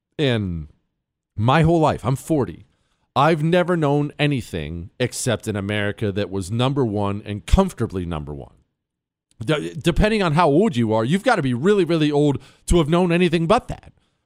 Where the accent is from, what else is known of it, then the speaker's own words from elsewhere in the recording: United States; that's what I call it because I'm an American.